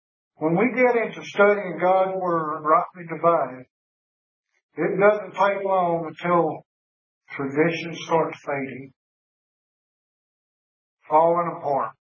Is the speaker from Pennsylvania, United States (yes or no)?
no; South Carolina, United States; from South Carolina.